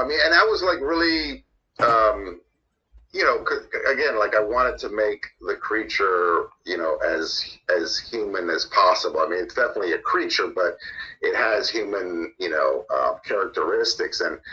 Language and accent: English; Cuba; I'm from Cuba